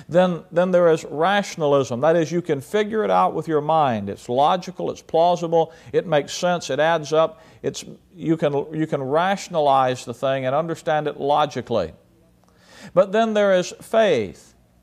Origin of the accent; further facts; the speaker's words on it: Alabama, United States; now in Chicago area, United States; I used to live in Alabama, born and raised in Alabama. My family, we lived there for many years before we moved to the Chicago area.